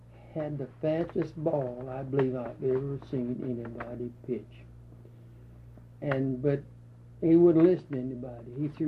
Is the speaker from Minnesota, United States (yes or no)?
no; Altus, Oklahoma, United States; born there; And so my hometown, Aldous, that's where I was born.